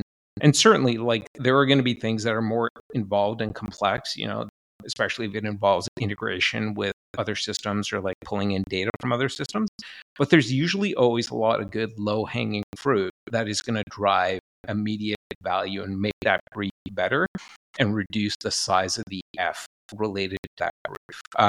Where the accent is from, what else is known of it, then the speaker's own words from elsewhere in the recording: Canada; I'm Canadian, so I'm doing it with Canadian politeness.